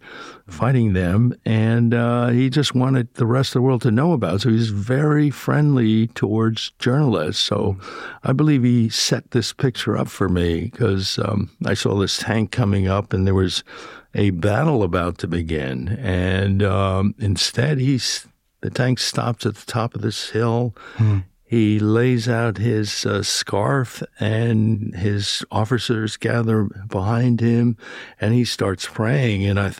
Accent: United States; I say my own country, but I am Japanese American, and grew up in the United States with not a lot of knowledge about Japan.

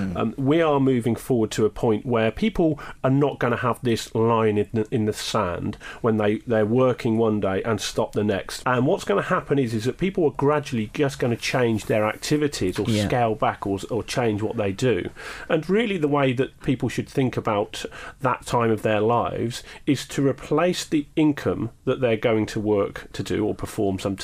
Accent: Reading, South East England, United Kingdom; growing up in Reading is where I'm from originally, you know, three young lads

